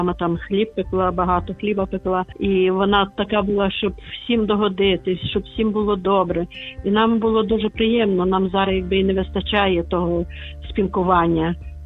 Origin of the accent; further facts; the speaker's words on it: Bukovina, Ukraine; я з Буковини, і там дуже гарне село.